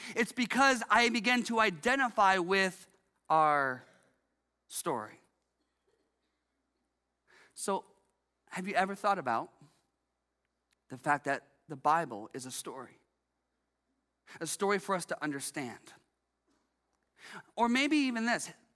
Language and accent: English; Columbus, Ohio, United States; I'm from Columbus, Ohio. I grew up there. My parents live there. I tell them stories about my life growing up there.